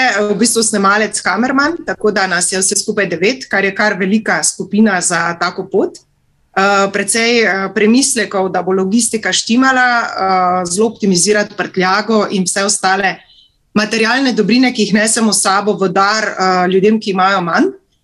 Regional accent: Styria, Slovenia; now in Ljubljana, Slovenia; drugače sem Štajerka, preseljena zaradi študija, službe in kasneje ljubezni v Ljubljano. Sem mamica 3 otrok

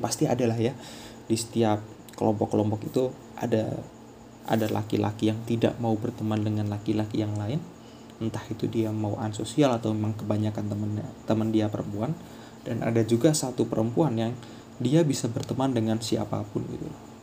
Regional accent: Java, Indonesia; kita orang Jawa yang keras gitu loh.

